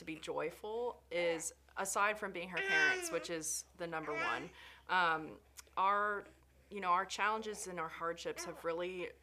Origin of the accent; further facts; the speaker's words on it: Florida, United States; born there; I'm actually a native to Central Florida